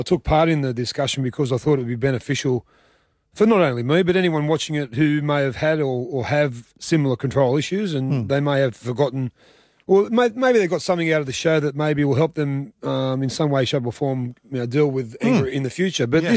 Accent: Mount Druitt, New South Wales, Australia; And I say anywhere I go, where are you from? I say Mount Druitt. Not Penrith, not the Western Suburbs, Mount Druitt.

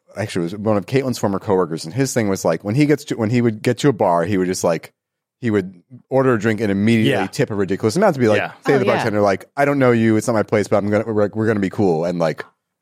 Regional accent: New Jersey, United States; There was a guy growing, when I was growing up in Jersey, who did the same thing

